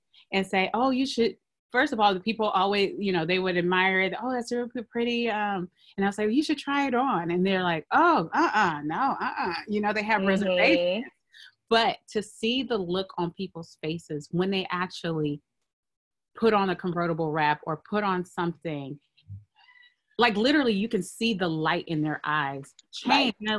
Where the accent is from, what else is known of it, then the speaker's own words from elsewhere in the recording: Oakland, California, United States; born there; So, a little background, I'm like I said before, I'm Nigerian American. So I was, both of my parents are Nigerian. I was born here in Oakland.